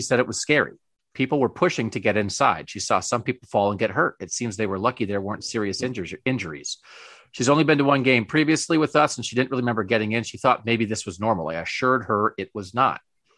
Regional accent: Pennsylvania, United States; I grew up in Pennsylvania.

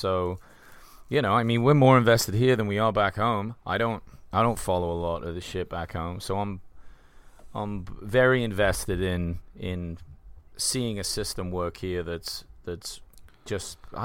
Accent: England, United Kingdom; we're from England, so we have multiple parties.

